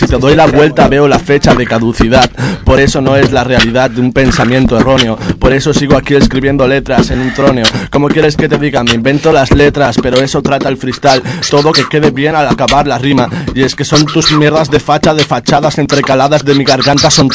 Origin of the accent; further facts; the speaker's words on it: Badalona, Catalonia, Spain; vengo desde Badalona y es que es mi zona